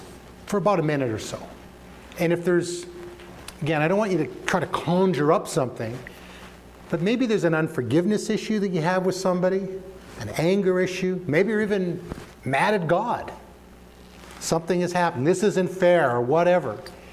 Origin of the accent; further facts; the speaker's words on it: Canada; I'm a Canadian and all that.